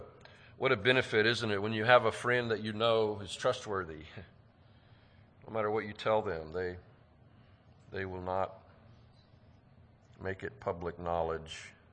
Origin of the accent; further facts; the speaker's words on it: Longview, Texas, United States; I grew up in Longview area, and there's a college there